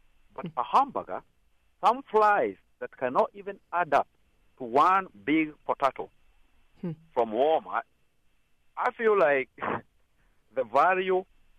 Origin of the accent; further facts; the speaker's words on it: Kenya; I'm from a country called Kenya.